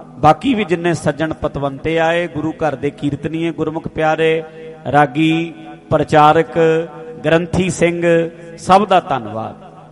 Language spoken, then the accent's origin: Punjabi; Dhadrian, Punjab, India; ਸਾਡਾ ਪਿੰਡ ਵੀ ਮੇਰਾ ਢੱਡਰੀਆਂ ਪੈ ਜਾਂਦਾ ਹੈ